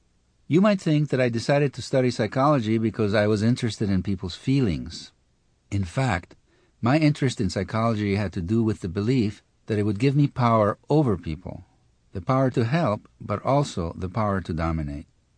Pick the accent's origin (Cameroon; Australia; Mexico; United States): Mexico; Mexico City; Growing up in Mexico City, I was raised in the traditional mold of the European male.